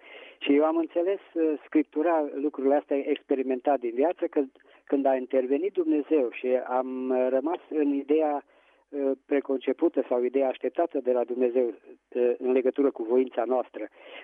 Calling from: Petroșani, Hunedoara County, Romania; din Petroșani.

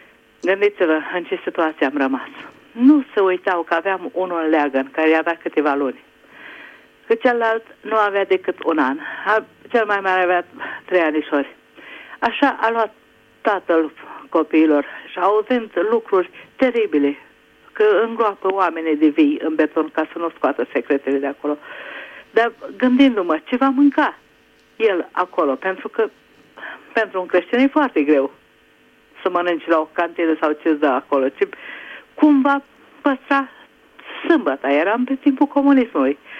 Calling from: Budapest, Hungary; din Budapesta.

